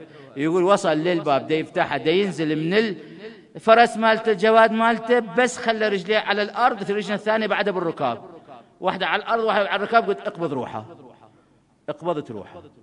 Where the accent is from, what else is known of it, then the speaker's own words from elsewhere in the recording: Kadhimiya, Baghdad Governorate, Iraq; شوف أنا كظماوي على فطرتي